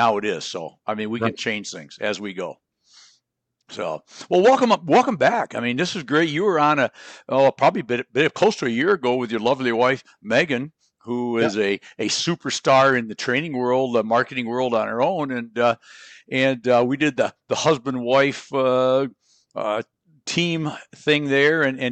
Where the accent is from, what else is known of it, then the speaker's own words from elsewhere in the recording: Michigan, United States; See, we're both from Michigan. You're from Michigan now. I'm from there originally.